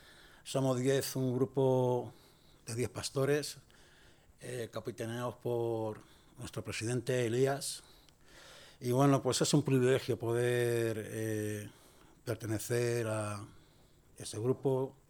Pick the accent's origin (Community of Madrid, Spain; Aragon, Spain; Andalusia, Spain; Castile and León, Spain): Community of Madrid, Spain; Madrid; aunque yo vengo de Madrid, como ha dicho ahora Valentín, he estado aquí 11 años y medio.